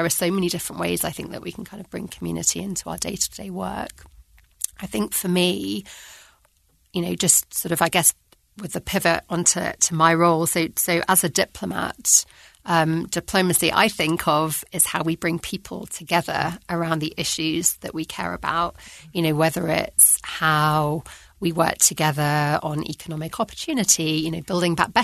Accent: London, United Kingdom; also born or lived in Cambridge; So I grew up in London.

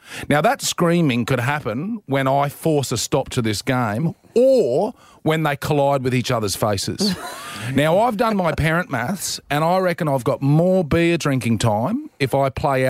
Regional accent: Queensland, Australia; I'm actually a Queenslander.

